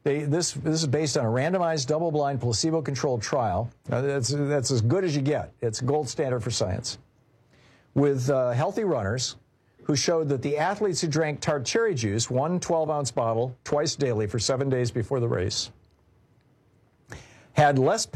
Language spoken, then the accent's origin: English; Lansing, Michigan, United States; When I was growing up in Michigan, we had three hospitals in Lansing